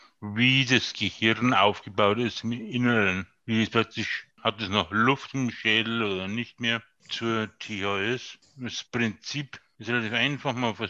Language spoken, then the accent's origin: German; Bavaria, Germany; Bei uns in Bayern heißt es Grüß Gott